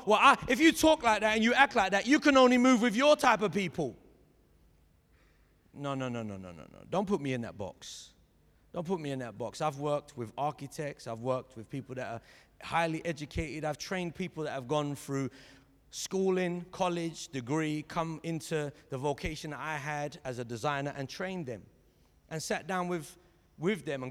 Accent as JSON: {"language": "English", "region": "London", "country": "United Kingdom", "tie": "born or raised there", "said": "So, okay, let's just say I grew up in South London my whole life, council estate, single-parent family."}